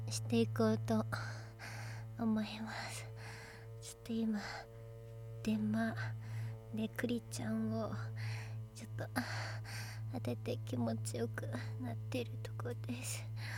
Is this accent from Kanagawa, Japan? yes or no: yes; Kanagawa, Japan; 出身地は神奈川県です。すごい海とかも近くにあって、すごいいいとこです。